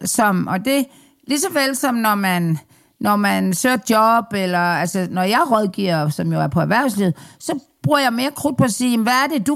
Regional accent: Jutland, Denmark; Ja, og jeg er sådan jyde.

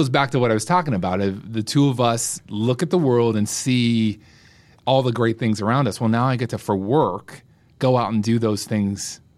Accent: Pennsylvania, United States; I grew up in Western Pennsylvania. I grew up in a small town.

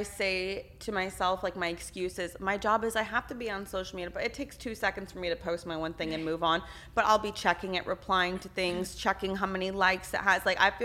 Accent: Texas, United States; I'm from Texas, so I don't.

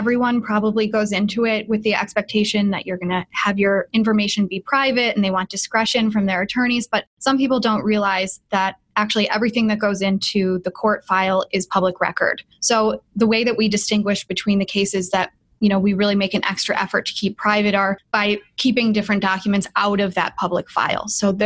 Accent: Wilmette, Illinois, United States; I grew up in Wilmette. I'm a double Illini, and I recently had a baby boy.

